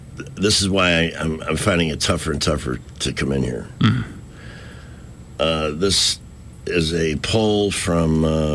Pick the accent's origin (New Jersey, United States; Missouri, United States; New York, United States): New York, United States; Bronx; I'm a girl from the Bronx.